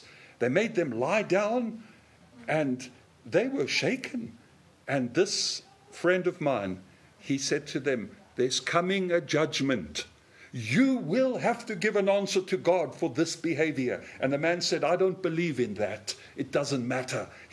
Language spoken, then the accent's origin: English; South Africa; I remember I was growing up in South Africa.